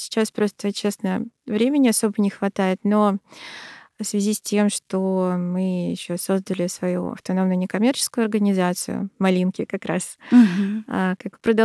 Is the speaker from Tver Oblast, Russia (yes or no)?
no; Moscow, Russia; Я родилась и выросла в Москве, всю жизнь здесь.